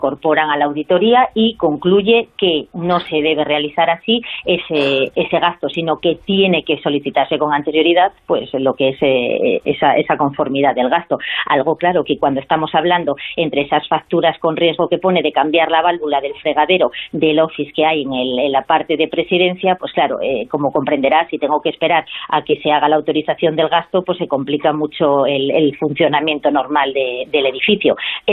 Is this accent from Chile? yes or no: no; Asturias, Spain; para cambiar mi tierra, ¿no?, para cambiar Asturias